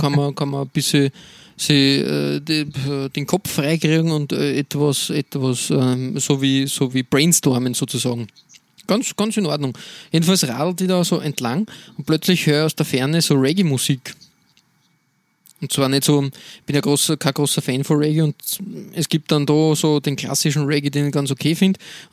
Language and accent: German; Lower Austria, Austria; Eben kurz nach meinem Heimatort und dann so entlang schon St. Pölten.